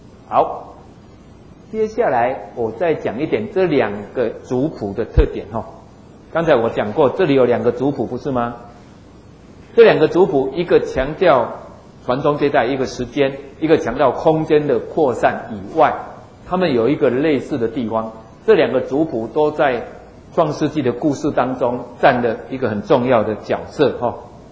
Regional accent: Taiwan; 那这个其实华人不是也这样吗？我们台湾人不是也这样吗？

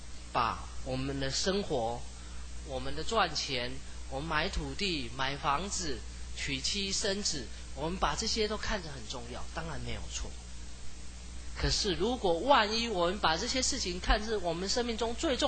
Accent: Tainan, Taiwan; 我是在台南长大的，我回到我的家乡，我小时候长大的地方去的时候

